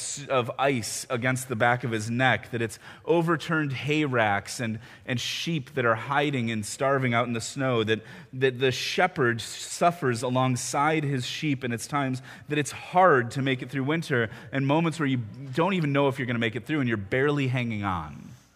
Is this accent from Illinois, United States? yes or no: yes; Chicago, Illinois, United States; also born or lived in Indianapolis; now in Washington, D.C., United States; I grew up in the Chicago metro area and have lived in D.C. for almost a decade